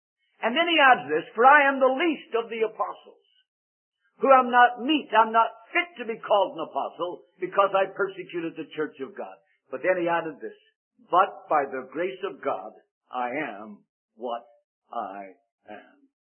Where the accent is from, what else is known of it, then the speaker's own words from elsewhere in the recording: Ireland; accent: Irish; because of my Irish accent, sometimes I go into a meeting and I say, Exodus.